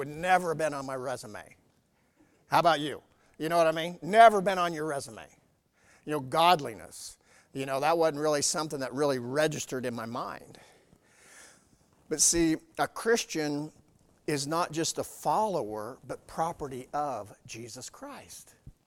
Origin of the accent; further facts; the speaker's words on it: Lavella, Iowa, United States; I come from Lavella, way out West Lavella, and back then they had swimming lessons